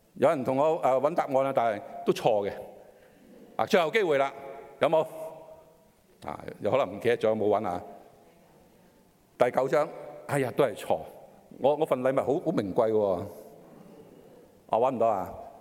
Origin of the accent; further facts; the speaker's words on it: China; 我哋中國人講就係和尚撐啊